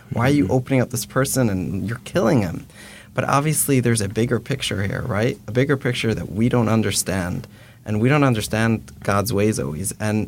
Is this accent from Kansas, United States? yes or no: no; Detroit, Michigan, United States; I'm from Detroit.